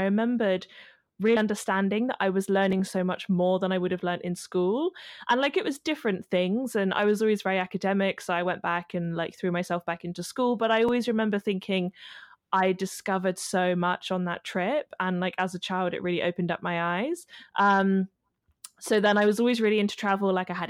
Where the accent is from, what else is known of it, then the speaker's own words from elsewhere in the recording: England, United Kingdom; Yeah. I'm British originally.